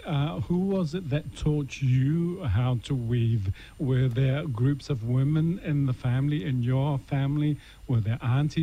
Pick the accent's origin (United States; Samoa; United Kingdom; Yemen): Samoa; Because I know growing up in Samoa, it wasn't just the women who wove.